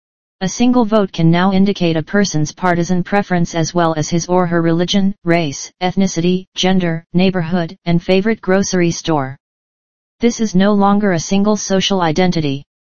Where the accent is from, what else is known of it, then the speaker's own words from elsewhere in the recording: California, United States; Take me. I am an American, Jewish, Caucasian, male, Californian.